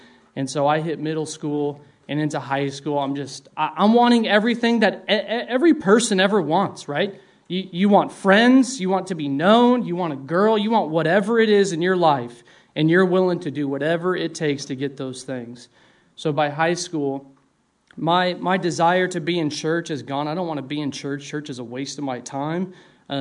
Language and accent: English; Las Vegas, Nevada, United States; I grew up in Las Vegas, of all places, in a Orthodox Lutheran church. I know that's kind of weird.